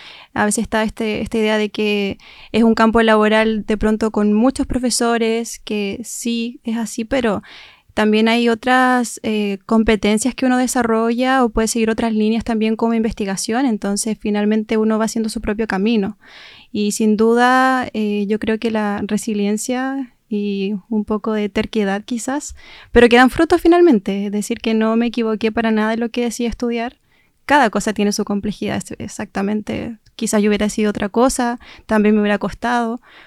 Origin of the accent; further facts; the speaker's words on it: Osorno, Los Lagos, Chile; Bueno, yo soy de acá de Osorno, de esta ciudad.